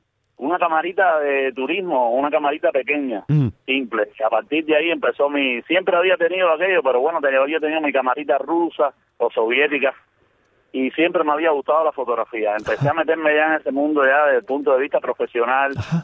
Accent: Guanabacoa, Havana, Cuba; born there; yo nací en una humilde casa en el municipio de Guanabacoa, uh-huh. Un reparto que le llaman Bacuranao, es un nombre aborigen, Bacuranao Pueblo. Era como un callejoncito de gente muy pobre, muy pobre. Y ahí viví mis dos primeros

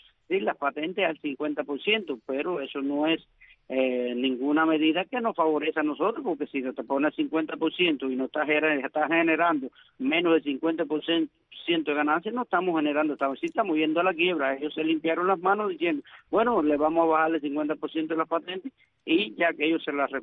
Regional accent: Cuba; hablando como en cubano, en cubano limpio, sí, a voz rajada, que el pueblo de Cuba se está muriendo de hambre.

